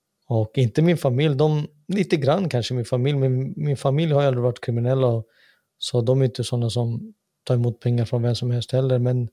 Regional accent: Jordbro, Stockholm County, Sweden; Vi var barndomsvänner från Jordbro.

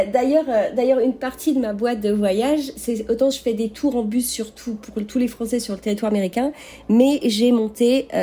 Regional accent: Rennes, Brittany, France; Je sais pas, moi je viens de Rennes.

